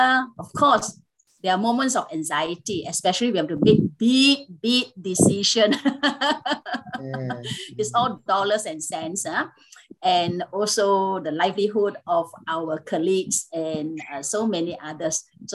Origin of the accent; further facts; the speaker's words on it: Johor Bahru, Johor, Malaysia; They are Malaysians like me. I'm from Johor Bahru.